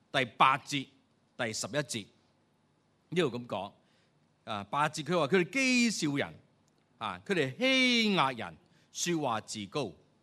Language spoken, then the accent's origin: Cantonese; China; 我哋中国人有一句说话叫做善有善报